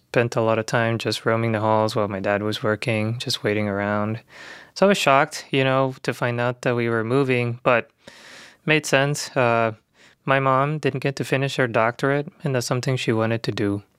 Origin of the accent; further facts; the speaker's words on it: Mayagüez, Puerto Rico; I grew up in Mayagüez, on the west coast of Puerto Rico.